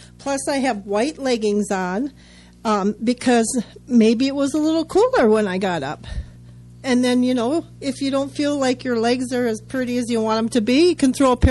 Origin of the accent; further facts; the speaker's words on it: Minnesota, United States; And we're from Minnesota.